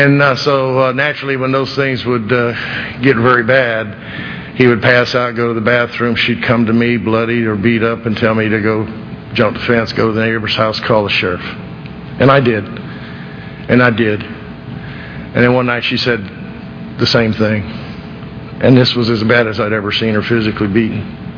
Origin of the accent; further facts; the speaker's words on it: Chicago, Illinois, United States; also born or lived in Detroit; I was born in Chicago. I was born in Detroit, but we moved to Chicago because they hated Detroit, apparently.